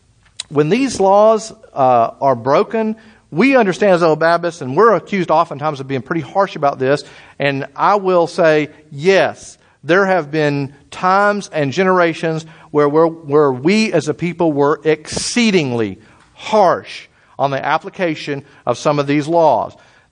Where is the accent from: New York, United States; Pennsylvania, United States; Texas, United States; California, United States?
Texas, United States; So I know, poor Texas. I'm from Texas. I can do that.